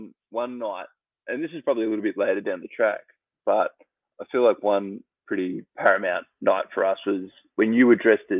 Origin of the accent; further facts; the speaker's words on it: Australia; And what's wonderful for me as an Australian is that Dutchie's drinking a Crownie.